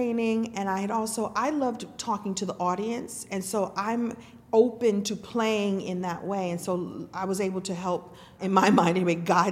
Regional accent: Brooklyn, New York, United States; I grew up in Brooklyn. I'm from Flatbush. I started out in Crown Heights and then I was in Flatbush.

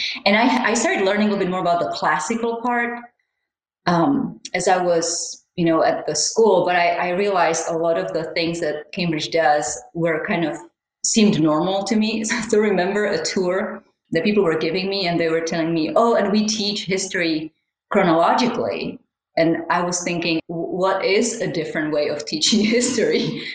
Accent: Czechia; She was from the American side. I was from the Czech side.

